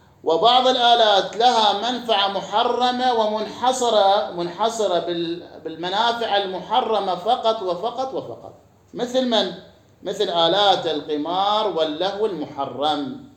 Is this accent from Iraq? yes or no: yes; Iraq; عندنا في العراق